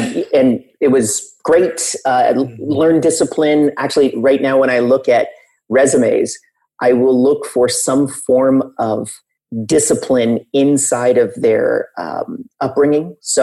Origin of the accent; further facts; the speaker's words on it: Canada; I am originally Canadian, and I am actually still Canadian, although I travel quite a bit. I probably spend about 6 months in Canada and 6 months abroad on average. Like I'm currently in Florida. I've been here for the past week